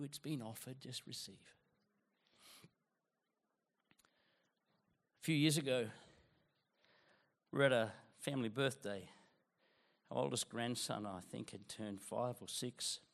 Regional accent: Queensland, Australia; I'm not. I'm from Queensland. I'm dreaming of a sweaty Christmas.

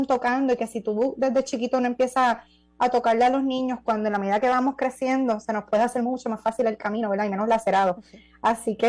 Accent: Puerto Rico; aquí como puertorriqueña

